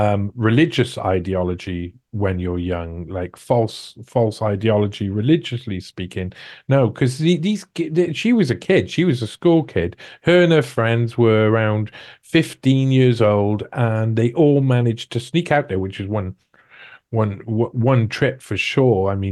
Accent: United Kingdom; as a British person

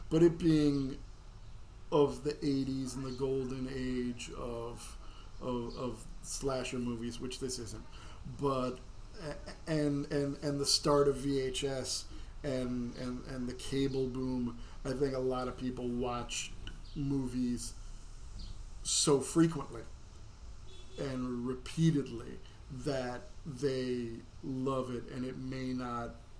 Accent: United States; But, you know, growing up in America, I'm like, I don't want to eat.

